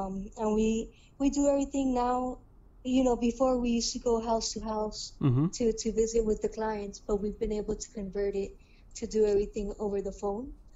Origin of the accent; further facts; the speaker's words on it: Miami, Florida, United States; born there; accent: Miami; first language Spanish; English is a second language; My first language was actually Spanish. I was born here in Miami, but both of my parents speak Spanish. So that was my first language, and then I learned English in school